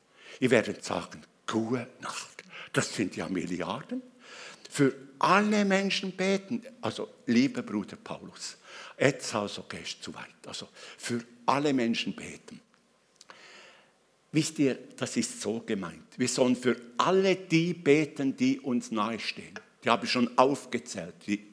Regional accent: Bern, Switzerland; also born or lived in Aargau; Ich komme ja aus dem Kanton Bern. Wenn man mit mir redet, merkt man es.

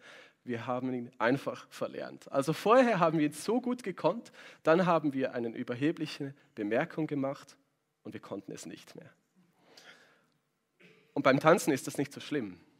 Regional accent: Switzerland; Wir sind Schweizer und Schweizer stehen einander nicht auf die Füße.

